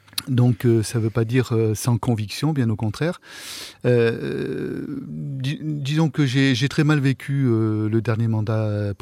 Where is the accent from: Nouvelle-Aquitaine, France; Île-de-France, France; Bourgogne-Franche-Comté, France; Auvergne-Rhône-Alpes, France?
Auvergne-Rhône-Alpes, France; Die; born there; je suis né à Die, j'y vis et j'y travaille depuis 5 ans.